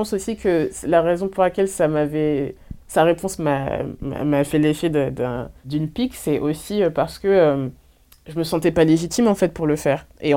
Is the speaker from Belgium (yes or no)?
no; France; born there; alors que je suis née en France comme tout le monde